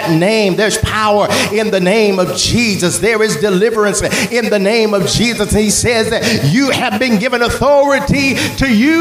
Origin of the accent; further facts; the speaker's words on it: Florida, United States; I found that out because I'm from North Florida